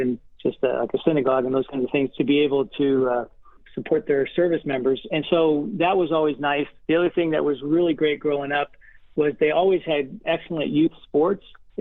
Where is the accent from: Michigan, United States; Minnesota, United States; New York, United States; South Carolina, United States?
South Carolina, United States; Conway; born there; I was born in Conway, South Carolina, which is just to the west of Myrtle Beach. And my dad was military, so we moved all over the country.